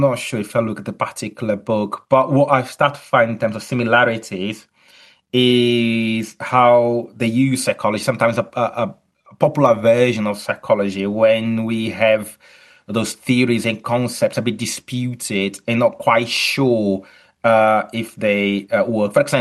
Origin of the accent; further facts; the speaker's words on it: Brazil; now in United Kingdom; I'm originally from Brazil, although I'm academic at the University of Chichester in the UK.